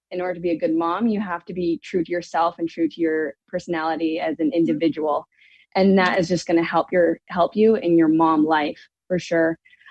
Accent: McGrath, Alberta, Canada; moved away as an adult; now in Billings, United States; And we moved from my hometown of McGrath and where I was around my family.

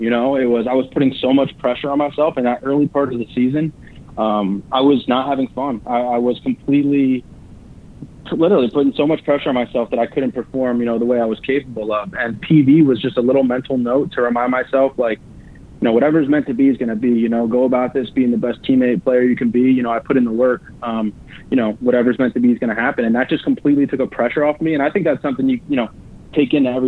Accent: Allentown, Pennsylvania, United States; really, I'm originally from Pennsylvania, you know, like Allentown, Pennsylvania, to be specific.

